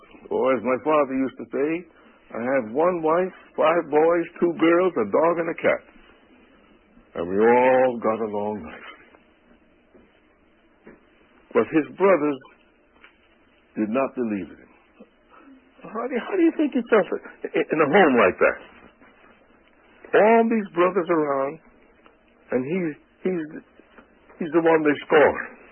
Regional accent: New York City, New York, United States; You see, I'm from New York City. They call it the Big Apple. But the truth of it is, it's the rotten apple. And that's where I'm from.

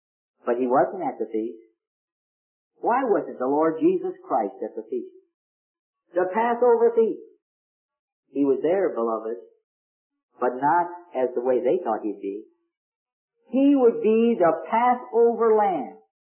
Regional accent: Minneapolis, Minnesota, United States; Now, when we were raised in Minneapolis, I guess we had it backwards, but we always said breakfast, dinner, and supper.

